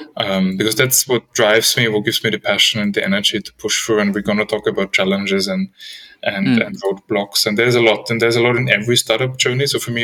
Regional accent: Austria; English is a second language; also born or lived in Gothenburg, Sweden; now in Sweden; Like you said, I'm originally from Austria. So a little bit myself in Europe, but I spent a good decade in Sweden, in Gothenburg.

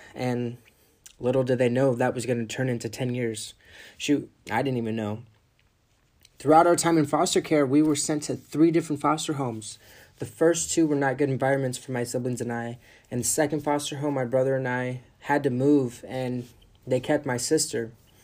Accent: California, United States; I was born in California. I lived here for 11 years.

